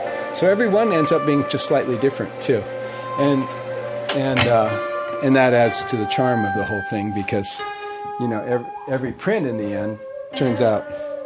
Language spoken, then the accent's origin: English; Mill Valley, California, United States; things I liked around where I grew up in Mill Valley, like Mount Tamalpais and the coast over by Stinson Beach and San Francisco skyline and Golden Gate Bridge.